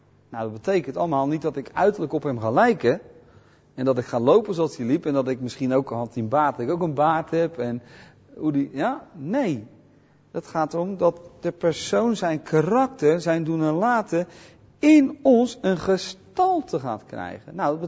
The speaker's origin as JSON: {"language": "Dutch", "country": "Netherlands", "said": "als Nederlander vind ik het toch wel leuk om een keer naar het Rijksmuseum te gaan"}